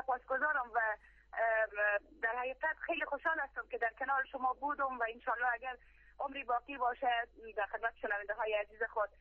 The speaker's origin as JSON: {"language": "Persian", "country": "Afghanistan", "tie": "born there", "said": "در این وطن هستیم، در این وطن زاده شدیم"}